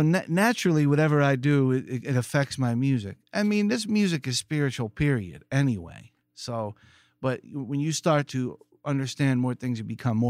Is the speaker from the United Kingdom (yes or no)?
no; Philadelphia, Pennsylvania, United States; Growing up in Philly, and we had a station when I was a kid, and also still there, WRTI, you know.